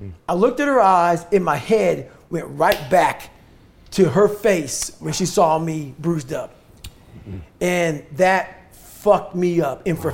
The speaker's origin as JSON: {"language": "English", "town": "Buffalo", "region": "New York", "country": "United States", "tie": "born or raised there", "said": "Well, I grew up in Buffalo, New York."}